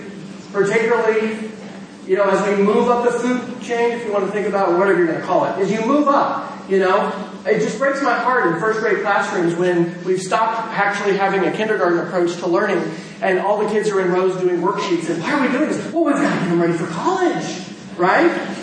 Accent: Kansas, United States; A quick little story, growing up in Kansas and thinking about farming and how does this happen?

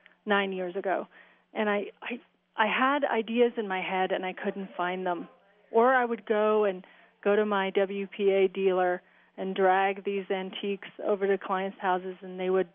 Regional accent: Taos, New Mexico, United States; born and raised in Taos and being influenced by, you know, not just the Native American arts and culture, but the Hispanic arts and culture, too.

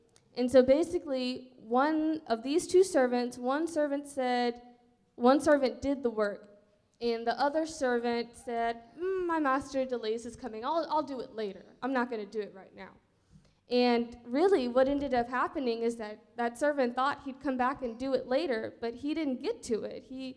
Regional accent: New Orleans, Louisiana, United States; born there; So I was born in 2003 on February 28 in New Orleans, Louisiana.

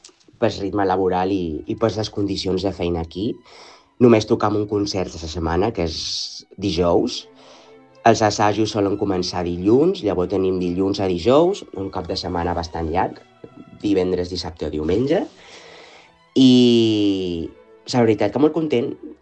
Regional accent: Ibiza, Balearic Islands, Spain; quan els dic que som d'Eivissa, diuen... És un clàssic.

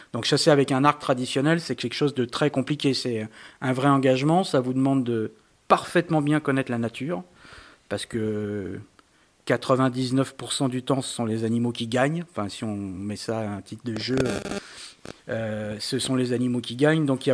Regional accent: France; Mais chez nous, en France, tout le monde se servait des arcs.

